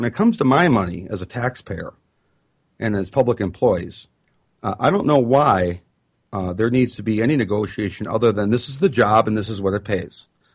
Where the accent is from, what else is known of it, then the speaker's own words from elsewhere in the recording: Wisconsin, United States; I'm proud of my state. I'm from Wisconsin, and I'm very proud of our state